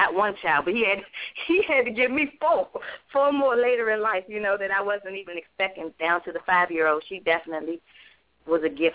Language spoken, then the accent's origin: English; Washington, District of Columbia, United States; now in Dallas, United States; I'm born and raised in Washington, D.C., now living in Dallas.